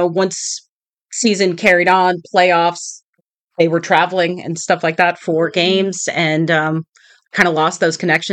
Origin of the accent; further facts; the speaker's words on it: New York City, New York, United States; I grew up in New York City. So lots of traffic, a lot going on.